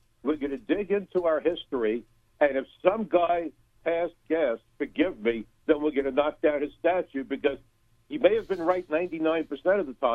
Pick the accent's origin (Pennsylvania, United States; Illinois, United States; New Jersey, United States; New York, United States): New York, United States; and I'm a New Yorker. So on 9/11, when the ashes landed on my house and my neighbors died